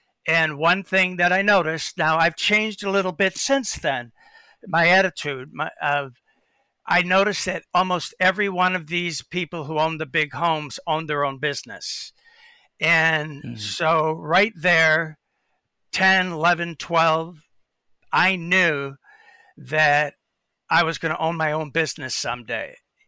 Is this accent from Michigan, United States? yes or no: yes; Harrison Township, Michigan, United States; I grew up in Harrison Township, Michigan.